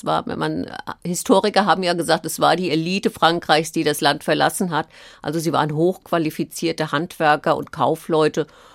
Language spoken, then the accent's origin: German; Greifenthal, Hesse, Germany; Das ist mein Heimatdorf Greifenthal